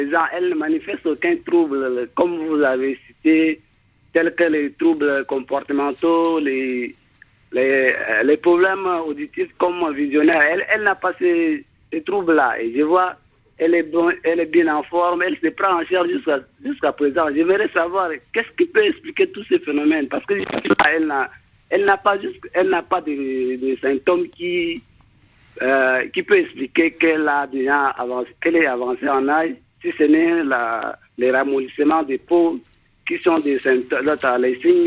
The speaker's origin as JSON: {"language": "French", "country": "Chad", "said": "Je suis tchadien, elle est au Tchad, dans la région du Maïkébi"}